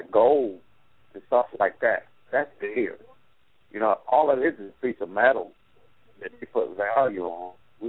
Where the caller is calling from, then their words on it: Atlanta, Georgia, United States; I'm calling from Atlanta, Georgia.